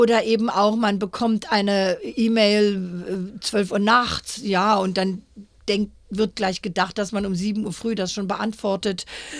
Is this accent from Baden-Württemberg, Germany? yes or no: no; Berlin, Germany; now in Australia; Wir hatten ja als Berliner die Berliner Mauer. Das war natürlich auch noch so ein Grund, warum wir ausgewandert waren.